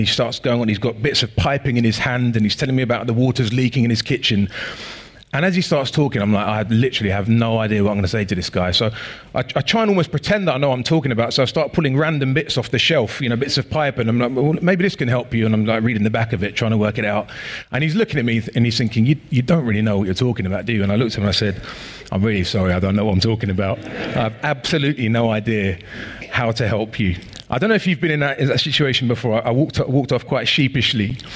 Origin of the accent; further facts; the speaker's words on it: Norbury, London, United Kingdom; I grew up in Norbury, not too far from here, on a really, really long road called Green Lane, which starts on kind of Parchmore Road in Thornton Heath, and it goes all the way through to the bottom of London Road in Streatham.